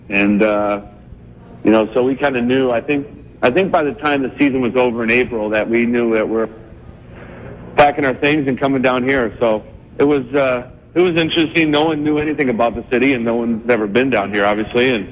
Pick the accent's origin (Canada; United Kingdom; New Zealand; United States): Canada; I think it's just growing up in Canada or growing up in small towns.